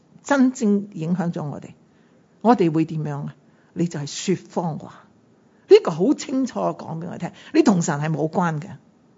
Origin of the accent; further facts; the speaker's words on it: Guangdong, China; 我哋广东人有一句说话真系好叻噶，